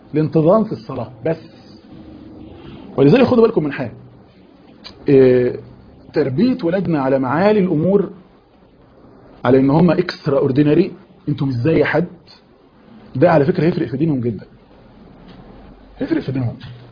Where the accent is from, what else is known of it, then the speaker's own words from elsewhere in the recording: Egypt; او مثلا كارفور عندنا في مصر ولا كده